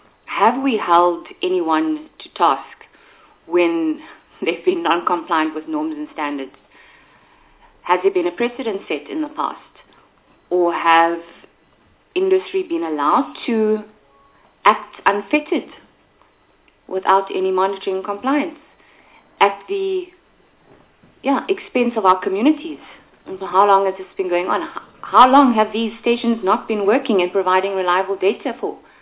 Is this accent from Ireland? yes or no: no; KwaZulu-Natal, South Africa; I come from KwaZulu-Natal, and just like my colleague, Mr. Singh, Honorable Singh, we have a huge problem in the South Durban Basin